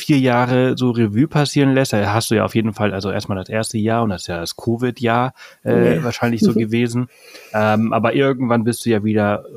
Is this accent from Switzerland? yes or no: no; Balearic Islands, Spain; Also da komme ich ja her, aber ich bin ja auf Mallorca geboren, aufgewachsen und habe jetzt nicht so viel Bezug auf zum Festland, wo ich nicht war, ja. Oder selten bin.